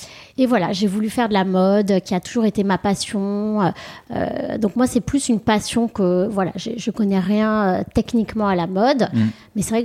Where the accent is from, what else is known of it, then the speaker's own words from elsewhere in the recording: Paris, Île-de-France, France; also born or lived in London; je suis parisienne. Ouais. J'ai tout le temps, enfin, j'ai hormis 4 années où j'ai vécu à Londres, j'ai toujours vécu à Paris, plus précisément en fait au Vésinet, en banlieue parisienne